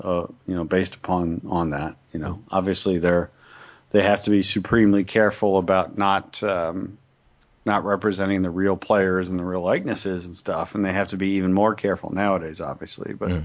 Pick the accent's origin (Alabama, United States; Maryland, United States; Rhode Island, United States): Alabama, United States; born there; Yeah, anyone who knows me knows that I was born in Alabama. Both my parents are University of Alabama graduates.